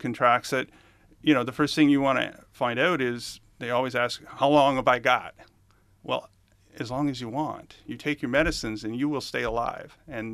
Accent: Brookings, South Dakota, United States; Or are you going to go to my hometown in Brookings, South Dakota, where there are 15,000?

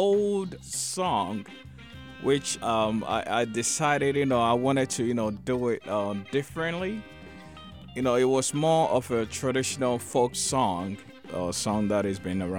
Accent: Ghana; I mean, I grew up in Ghana

